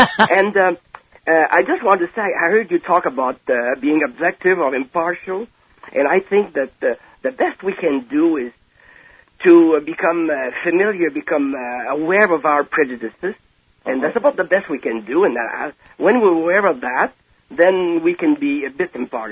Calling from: Montreal, Quebec, Canada; I'm calling from Montreal, Quebec, Canada.

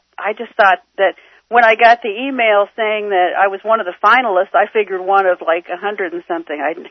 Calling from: Iowa, United States; I'm calling from Iowa. I've never called in before.

